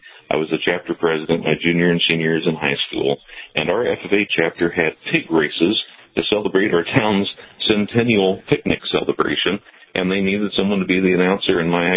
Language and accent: English; Hopkins, Missouri, United States; So my hometown is Hopkins, Missouri, which sits about 2.5 miles south of the Iowa border